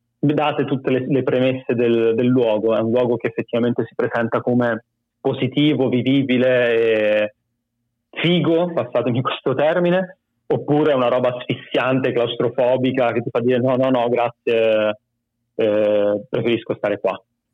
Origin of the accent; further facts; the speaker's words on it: Pisa, Tuscany, Italy; moved away as an adult; also born or lived in Bologna; Io ho fatto l'Accademia di Belle Arti a Bologna, ma sono di Pisa, quindi ho finito le superiori, sono andato a vivere a Bologna, ho fatto lo studente fuori sede